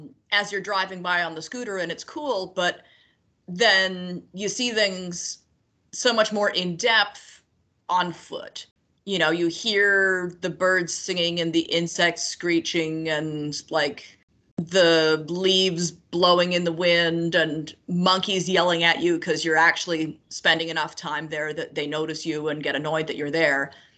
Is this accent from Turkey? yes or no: no; Canada; growing up in Canada, I'd meet travelers, and they'd say, like, oh, have you been to Niagara Falls? Have you been to Lake Louise?